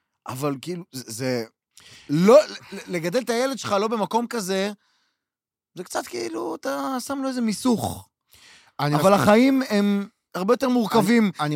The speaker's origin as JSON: {"language": "Hebrew", "town": "Beersheba", "region": "Southern District", "country": "Israel", "tie": "born or raised there", "said": "איפה שנולדתי, בשכונה בבאר שבע, בבאר החדשה, היה דקירות, היה לנו את ארתור הקווקזי בשכונה שכולם פחדו ממנו פחד מוות"}